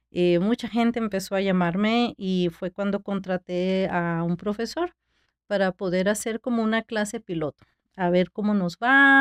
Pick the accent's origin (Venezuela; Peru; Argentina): Peru; moved away as an adult; now in United States; Bueno, yo soy peruana, nací en Perú. Oh, okay. Sí, tengo casi 20 años aquí en Estados Unidos. Traje a mi niña, ella ya está muy grande ahorita. Nosotros vivíamos en Los Ángeles.